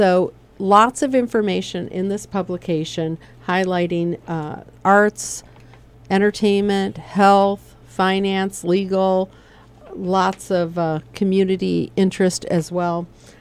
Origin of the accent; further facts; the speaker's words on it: Michigan, United States; I am from Michigan originally, so I have not necessarily wandered far afield, even in our own Lehigh Valley.